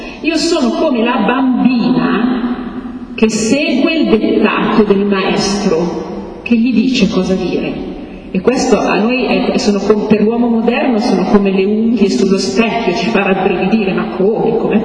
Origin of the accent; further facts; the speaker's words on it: Emilia-Romagna, Italy; Vengo dalla Romagna, delle inondazioni